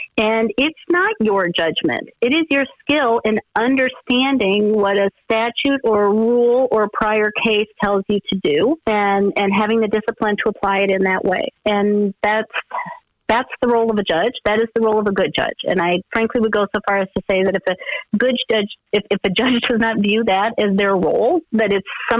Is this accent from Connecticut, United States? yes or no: no; Bemidji, Minnesota, United States; I'm from this area. I grew up in Bemidji. I went to high school in Bemidji, go Lumberjacks.